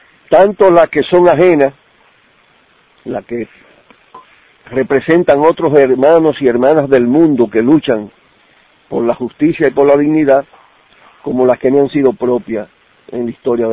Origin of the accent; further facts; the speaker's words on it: Dominican Republic; si hubiera nacido por allá a principios de los años 20 en mi país, cuando la primera intervención militar del siglo XX en la República Dominicana